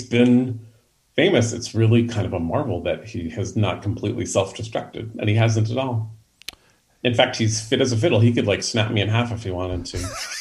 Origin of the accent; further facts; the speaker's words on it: San Francisco, California, United States; Yeah, I'm from San Francisco.